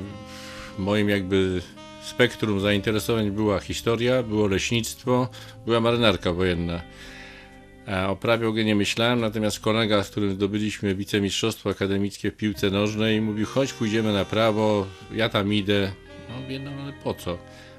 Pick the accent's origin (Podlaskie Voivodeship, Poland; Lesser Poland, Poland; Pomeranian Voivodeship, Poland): Pomeranian Voivodeship, Poland; Lębork; born there; Się urodziłem w Dęborku.